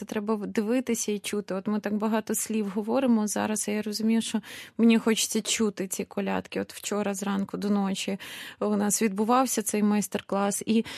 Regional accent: Kyiv, Ukraine; я виросла в Києві

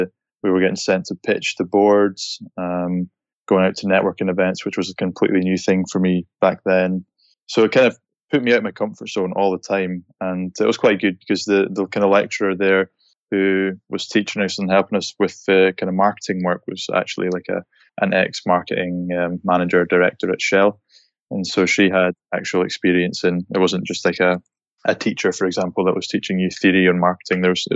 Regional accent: Shetland Islands, Scotland, United Kingdom; I'm originally from the group of islands, Shetland Islands, which are at the most northerly tip of the UK. And I grew up there and went to school there

